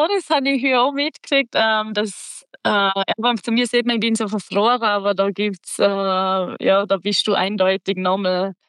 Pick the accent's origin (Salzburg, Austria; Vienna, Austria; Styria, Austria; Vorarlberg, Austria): Vorarlberg, Austria; accent: Vorarlberg dialect; Ich glaube, ich bin schon eine, die eigentlich fast nur Vorarlbergerisch redet. Aber mein Dialekt ist sehr verständlich.